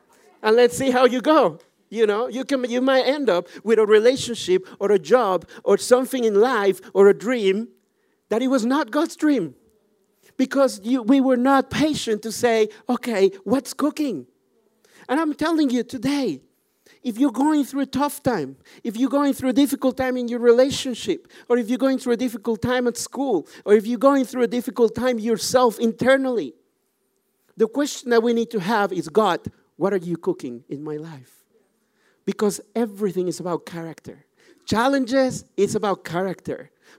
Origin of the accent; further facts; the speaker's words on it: Mexico; English is a second language; In Mexico, I'm originally from Mexico, but it's normal, 4 hours in the kitchen